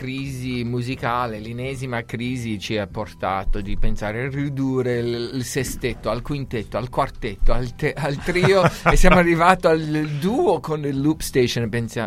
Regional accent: United States; also born or lived in Canada; now in Italy; E cresciuto negli Stati Uniti.

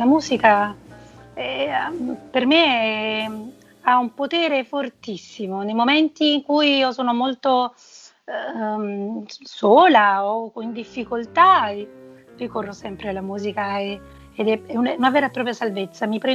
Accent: Naples, Campania, Italy; moved away as an adult; now in Rome, Italy; io, essendo napoletana, all'epoca, sono del 69, non esisteva ancora la facoltà di psicologia a Napoli, e avevo deciso di venire a Roma a studiare, e purtroppo i miei non me lo hanno permesso. E quindi nel momento in cui poi mi sono trasferita a Roma

